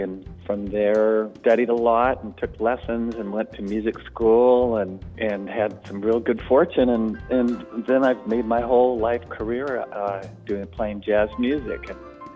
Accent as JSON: {"language": "English", "region": "California", "country": "United States", "tie": "born or raised there", "also_born_or_lived": "Cleveland / Boulder", "said": "I was born in Cleveland, Ohio, and then lived in Boulder, Colorado, but lived in California since I was about 6 or 7 years old."}